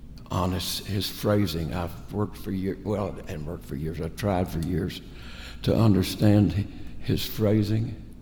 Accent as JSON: {"language": "English", "town": "Lubbock", "region": "Texas", "country": "United States", "tie": "born or raised there", "said": "Of the Plains, Lubbock, Texas, the High Plains."}